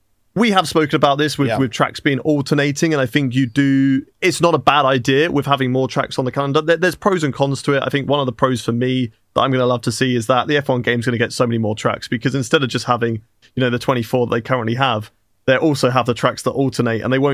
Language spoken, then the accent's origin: English; United Kingdom; should always be a race in Britain, but then that's the biasness in me that wants the track still in my home country.